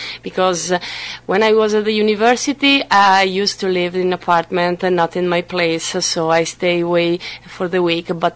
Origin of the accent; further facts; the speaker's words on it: Possagno, Veneto, Italy; English is a second language; I'm 20 years old, so we are clear. I'm from Italy, and I was born near Venice, and I live also near Venice right now. And what about my family? So I have a sister, she's older than me, and we live all together in Possagno.